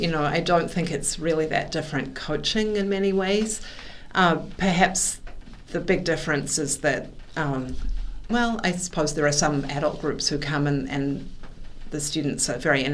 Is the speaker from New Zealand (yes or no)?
yes; New Zealand; As a teenager, I grew up in New Zealand